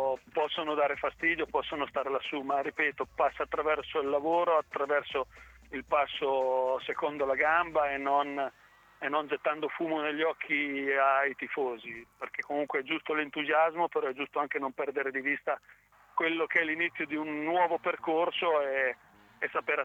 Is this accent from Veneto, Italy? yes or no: no; Marche, Italy; E per me, da marchigiano